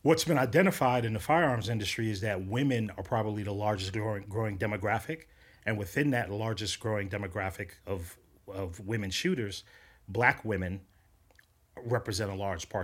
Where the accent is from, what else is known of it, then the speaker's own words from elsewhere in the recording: Bronx, New York, United States; You know, I'm a product of a hostile environment, born and raised in the Bronx, got my introduction to guns and violence very early